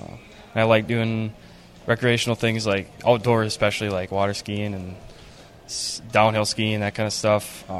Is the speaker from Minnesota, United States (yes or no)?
yes; Canby, Minnesota, United States; I'm from Camby, Minnesota.